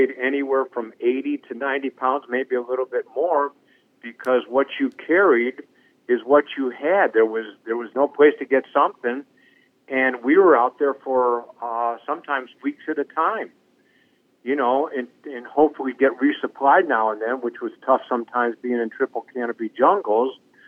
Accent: Olmsted Falls, Ohio, United States; I was given a 30-day leave and went back to my hometown of Olmsted Falls, Ohio, and then on to Vietnam.

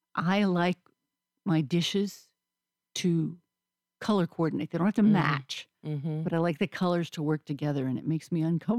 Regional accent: Chicago, Illinois, United States; I come from Chicago where there was lots of diversity in language and in race and so forth.

